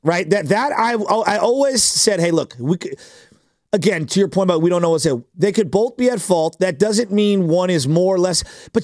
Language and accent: English; San Francisco, California, United States; I grew up in Excelsior. It's not the greatest neighborhood. It's not the worst.